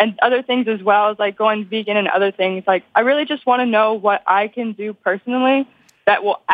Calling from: Louisiana, United States; South Louisiana.

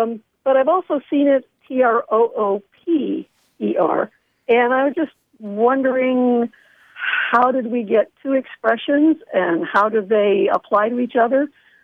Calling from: Sharon, Pennsylvania, United States; Calling from Sharon, Pennsylvania, Penn State Shenango, where I teach theater.

